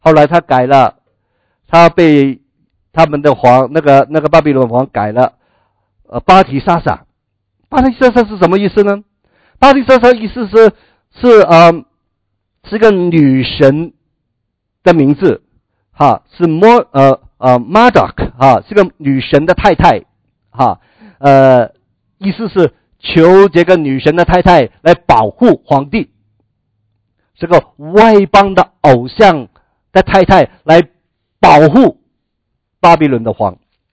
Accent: China; 我们中国人以前说，那些买一个婢女回来

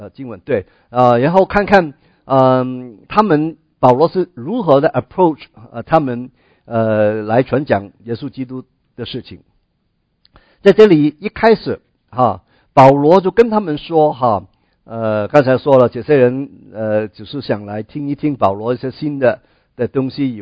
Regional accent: China; 他们可能跟我们中国人一样哈，宁愿拜错哈，不要放过哈

